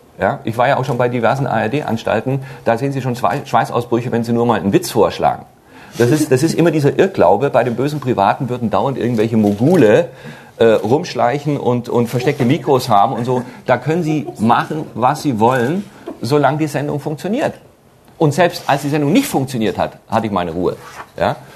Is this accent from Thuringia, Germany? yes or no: no; Baden-Württemberg, Germany; Und ich als Schwabe habe damit gar nichts am Hut.